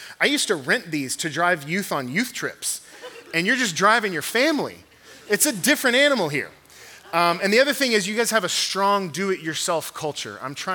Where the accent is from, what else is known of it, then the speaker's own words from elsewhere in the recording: Fort Worth, Texas, United States; I'm from Texas. Cowboy culture is big there, especially Fort Worth.